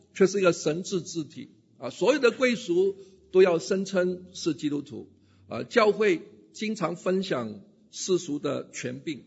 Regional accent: United States; Chinese is a second language; 那我来自美国嘛

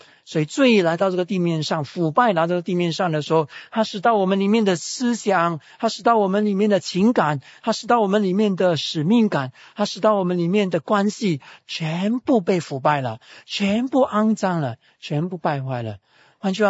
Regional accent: Singapore; 我们新加坡人可能不能吃

